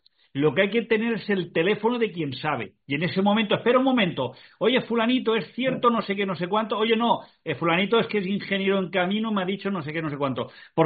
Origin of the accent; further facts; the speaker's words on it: Valencian Community, Spain; los que somos de la Comunidad Valenciana